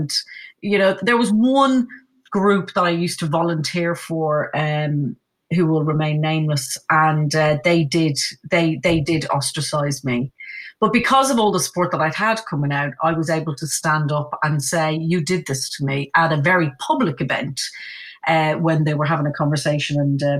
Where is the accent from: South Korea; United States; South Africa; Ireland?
Ireland; Dublin, Leinster; in Ireland where I grew up in Dublin, it was still illegal to be gay.